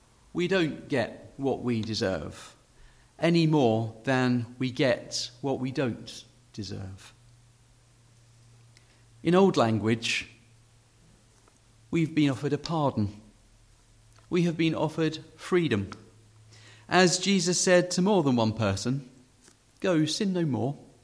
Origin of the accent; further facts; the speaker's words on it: United Kingdom; It made me think about how we as British people, if we're invited to somebody's home for a meal, we might bring a gift